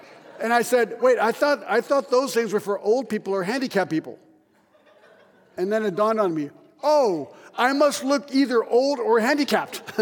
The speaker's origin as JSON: {"language": "English", "region": "Geneva", "country": "Switzerland", "tie": "born or raised there", "said": "because I was raised in Geneva, so I've been there 55 years."}